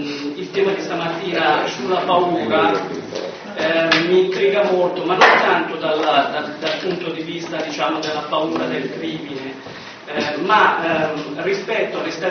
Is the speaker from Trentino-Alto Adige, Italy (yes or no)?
no; Como, Lombardy, Italy; vengo da Como